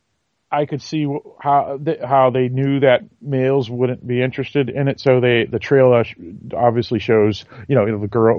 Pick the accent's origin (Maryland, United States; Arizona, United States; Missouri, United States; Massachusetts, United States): Massachusetts, United States; And that's because I grew up in Greater Boston, my friend. It's very important. Believe me. Yeah, I mean, if you grew up in this area, it's crazy.